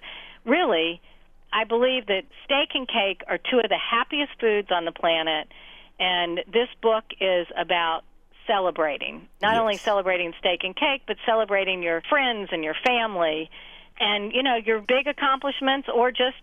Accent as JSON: {"language": "English", "region": "North Carolina", "country": "United States", "tie": "born or raised there", "said": "I grew up in North Carolina in a family where we communicated how much we loved each other with food."}